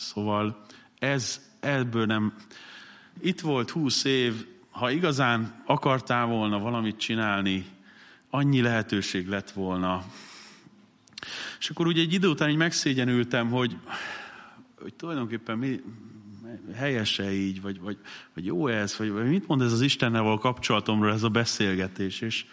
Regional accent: Mosonmagyaróvár, Győr-Moson-Sopron, Hungary; én Mosonmagyaróváron nőttem fel

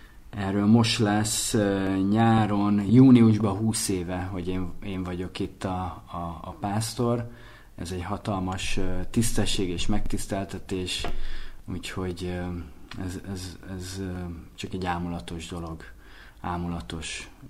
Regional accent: Debrecen, Hajdú-Bihar, Hungary; Debrecenben nőttünk fel, és 6 éves voltam, amikor egy éppen épülő lakótelepre költöztünk.

